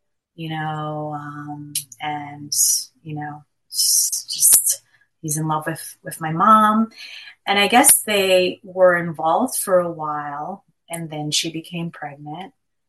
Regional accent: New York, United States; I grew up in East Harlem, and my mother had moved from Puerto Rico to East Harlem, back in the 60s, and she was the first person in her family to do so.

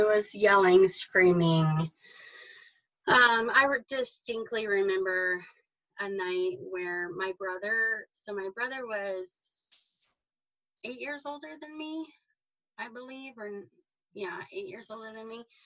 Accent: Loveland, Colorado, United States; So I grew up in Loveland, Colorado. My dad was a Baptist preacher from the time I was born.

